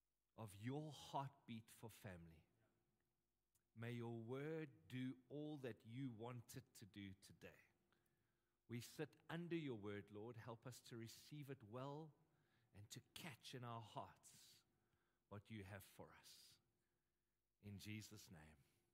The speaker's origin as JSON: {"language": "English", "region": "Western Cape", "country": "South Africa", "tie": "born or raised there", "said": "I grew up in the Cape area."}